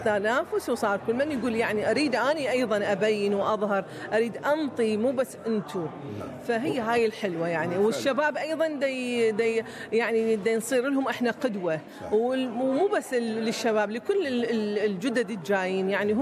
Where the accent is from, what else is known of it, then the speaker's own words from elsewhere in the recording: Iraq; وأنا كنت من الناس الأوائل اللي بديت وياهم أنا وكم عراقي.